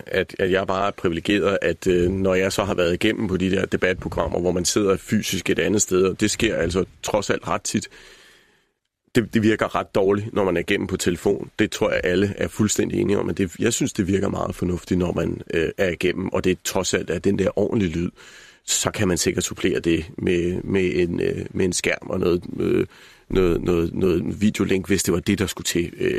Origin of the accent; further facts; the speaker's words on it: Region of Southern Denmark, Denmark; jeg ville meget hellere have været hjemme i Sønderjylland. Problemet for os sønderjyder er jo